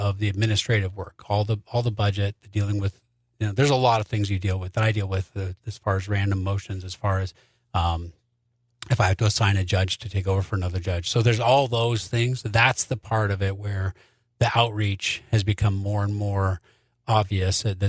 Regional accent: Sunburst, Montana, United States; also born or lived in Milk River, Canada; I'm a Montana native. I'm multiple generations on both sides. But my parents lived in Sunburst, and I was born in Milk River.

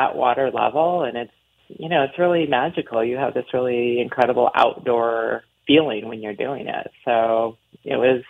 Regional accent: Montana, United States; growing up in Eastern Montana, I was really rooted in the outdoors. I mean, we were always outside.

